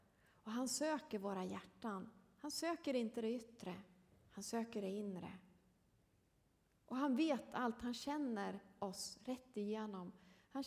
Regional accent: Söderhamn, Gävleborg County, Sweden; jag kommer från Hälsingland, ni kanske hörde på dialekten. Så jag kommer från ett samhälle som heter Söderhamn, som ligger 8 mil norr om Gävle.

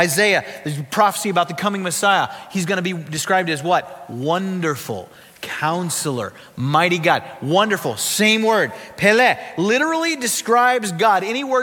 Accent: South Dakota, United States; You know, I grew up in South Dakota. We had Mount Rushmore.

